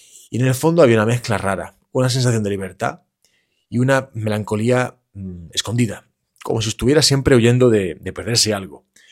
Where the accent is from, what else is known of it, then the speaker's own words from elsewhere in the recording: Andalusia, Spain; accent: Andalusian; voy a tratar de no hablar muy rápido para que se me entienda, que mi acento andaluz a veces pues me lleva con prisas.